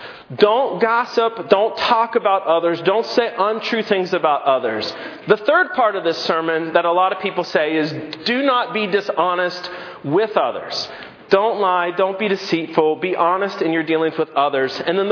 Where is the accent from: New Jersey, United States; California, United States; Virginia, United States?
Virginia, United States; now in Indiana, United States; I grew up in Virginia, so 1 to 3 inches of snow and everything shuts down. So here in Indiana, it's just nothing.